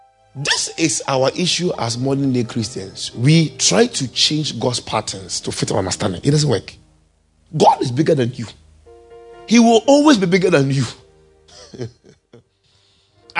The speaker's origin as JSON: {"language": "English", "country": "United States", "lives_now": "United Kingdom", "said": "I was in Maryland before I came to UK, remember? As an American, I flew to Belgium and then off to UK."}